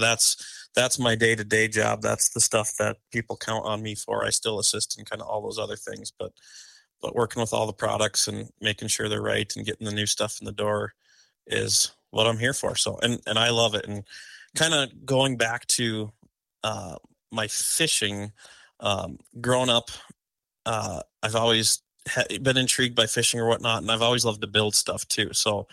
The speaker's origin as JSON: {"language": "English", "town": "St. Cloud", "region": "Minnesota", "country": "United States", "tie": "born or raised there", "said": "I grew up in St. Cloud, Minnesota, so central Minnesota, but my family vacationed up north."}